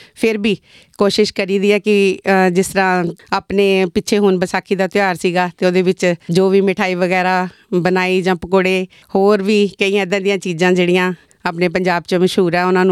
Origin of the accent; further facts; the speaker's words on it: Jandwal, Punjab, India; now in Australia; ਮੇਰਾ ਪਿੰਡ ਜੰਡਵਾਲ ਹੈ, ਮੈਂ ਮਤਲਬ ਇੰਡੀਆ 'ਚ ਪਠਾਨਕੋਟ ਦੇ ਨਾਲ ਹੀ ਕੋਈ 5 ਕੁ ਕਿਲੋਮੀਟਰ ਦੂਰੀ 'ਤੇ ਆ ਪਿੰਡ ਵੱਸਦਾ।